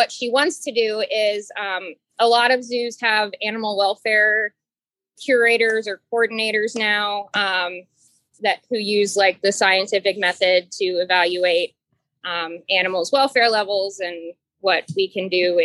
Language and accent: English; Cincinnati, Ohio, United States; I'm from Cincinnati. So Cincinnati Zoo is my home zoo.